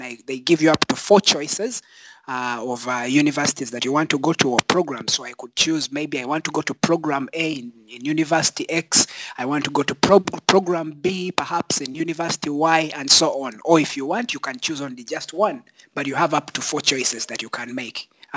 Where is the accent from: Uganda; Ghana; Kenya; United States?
Uganda; English is a second language; So in my own country, because I am from Uganda